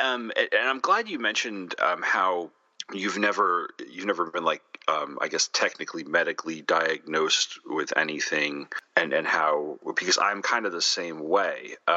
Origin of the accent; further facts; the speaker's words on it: Long Island, New York, United States; like I come from a place, or, you know, growing up in Long Island, but growing up in the area where I did and around the people I did